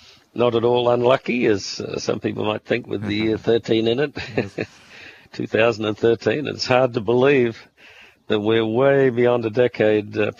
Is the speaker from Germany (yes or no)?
no; Australia; one of Snowden's revelations caught me as an Australian